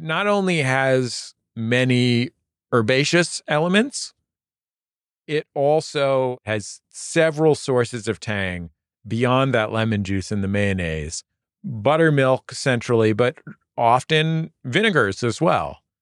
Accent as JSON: {"language": "English", "country": "United States", "said": "I'm American."}